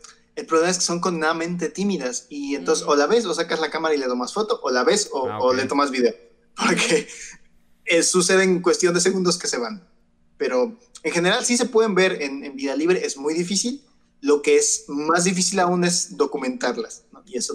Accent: Xalapa, Veracruz, Mexico; de aquí, de mi ciudad. Yo soy de Jalapa, Veracruz.

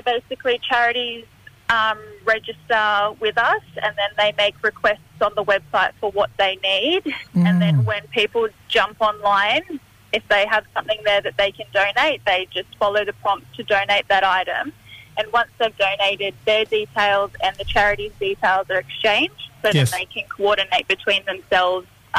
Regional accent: Brisbane, Queensland, Australia; So I'm a Birragubba woman, but I was born and raised here down in Brisbane.

